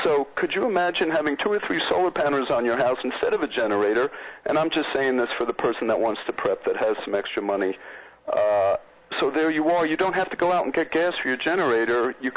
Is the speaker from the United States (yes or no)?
yes; Florida, United States; I'm from Florida. I lived down there for about 10 years